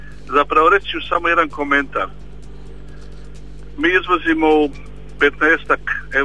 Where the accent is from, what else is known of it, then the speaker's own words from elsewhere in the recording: Slavonia, Croatia; Ja sam gospodarstvenik iz Slavonije, upošljavam 35 ljudi.